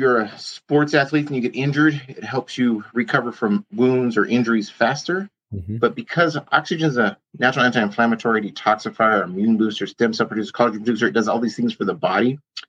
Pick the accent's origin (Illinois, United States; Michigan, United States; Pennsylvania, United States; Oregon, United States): Oregon, United States; Eugene; So I just went about learning how to put it here in little Eugene, Oregon.